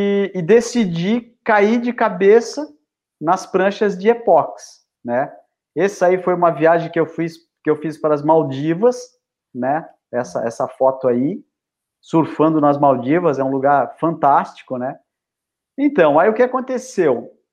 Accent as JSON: {"language": "Portuguese", "town": "Laguna", "region": "Santa Catarina", "country": "Brazil", "lives_now": "Florianópolis, Brazil", "said": "Sou catarinense, eu sou de Laguna."}